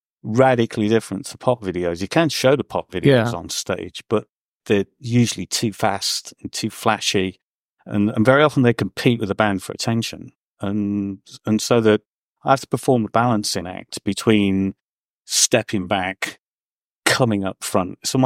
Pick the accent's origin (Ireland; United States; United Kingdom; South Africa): United Kingdom; England; Well, you know, we're English first and foremost, and we're not allowed to take compliments in any way, shape, or form.